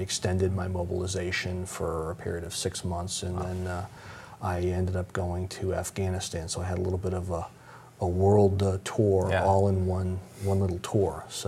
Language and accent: English; Hull, Massachusetts, United States; Yeah, I grew up in Hull. My family's actually from Hingham. Mm-hmm. I grew up in Hull. I've got relatives all over the South Shore.